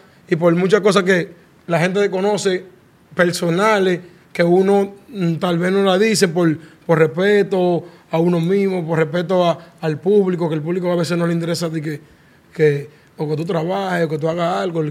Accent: Santo Domingo, Dominican Republic; now in New York, United States; Nosotros rapeamos de Nueva York. Y venimos de un país, emigramos a este país, emigramos de Santo Domingo.

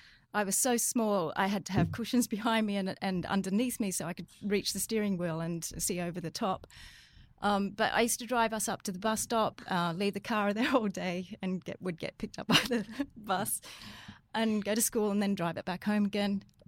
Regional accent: Western Australia, Australia; also born or lived in England; I am Australian. I come from Western Australia, but I'm also now British, so I'm a dual citizen, because I lived in England Britain for 25 years, so I became British.

